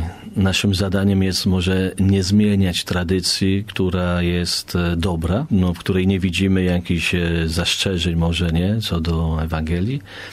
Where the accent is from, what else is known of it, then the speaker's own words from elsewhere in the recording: Lubin, Lower Silesian Voivodeship, Poland; jestem teraz w Polsce i pochodzę z Lubina, z parafii Matki Bożej Częstochowskiej.